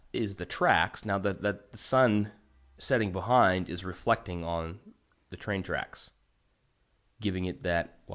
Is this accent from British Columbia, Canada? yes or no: yes; British Columbia, Canada; now in Europe; growing up on the West Coast, that's where the sun sets, over the water.